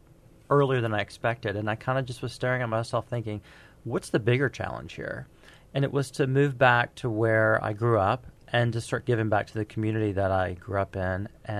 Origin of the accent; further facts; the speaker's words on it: Baton Rouge, Louisiana, United States; moved away as an adult; also born or lived in California; I grew up in Baton Rouge, and when I moved away over 17 years ago, I left a different city than I'm living in now.